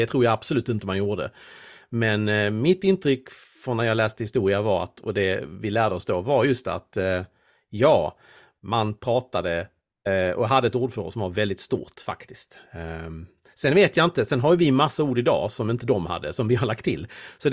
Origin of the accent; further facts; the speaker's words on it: Sweden; Och som svensk känner jag mig väldigt så påmind om att även om jag tycker att jag är bra på engelska så nej, det är jag inte riktigt.